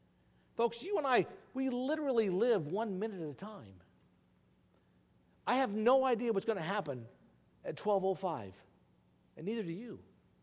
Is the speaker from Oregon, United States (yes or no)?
yes; Oregon, United States; where I grew up in Western Oregon, between Salem and Lincoln City, in the hills there